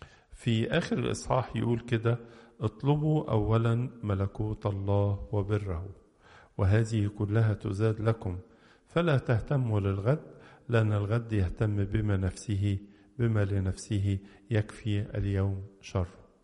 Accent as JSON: {"language": "Arabic", "country": "Egypt", "said": "ومعروف عننا كمصريين كلنا أننا شعب نحب الله وشعب متدين."}